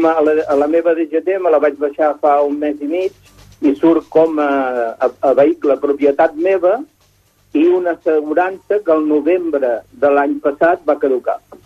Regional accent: Bordils, Catalonia, Spain; De Bordils.

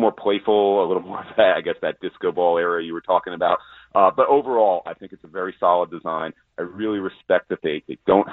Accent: New York, United States; I'm from New York myself, and you mentioned the Yankees earlier

